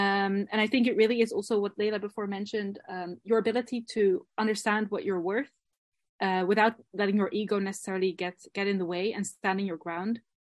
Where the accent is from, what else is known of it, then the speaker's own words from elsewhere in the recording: Netherlands; I mean, I grew up in the Netherlands.